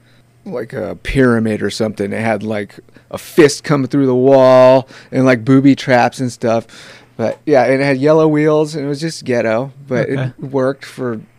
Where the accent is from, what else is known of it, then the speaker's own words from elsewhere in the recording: Santa Rosa, California, United States; born there; Yeah, I was born in Santa Rosa proper, Santa Rosa Memorial.